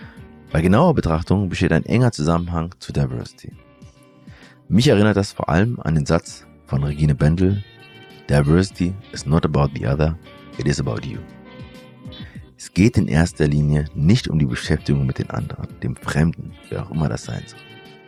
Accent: Germany; So klar war ich mit 22 Jahren nicht. Gerade die Frage, inwiefern ich Deutscher oder Eritreer bin, konnte ich lange für mich nicht richtig beantworten.

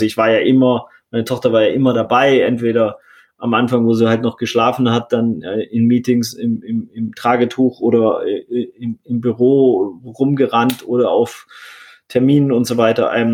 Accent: Baden-Württemberg, Germany; Also ich bin ja in Baden-Württemberg im wohlbehüteten Schwabentum aufgewachsen und dann mein Vater war Arzt

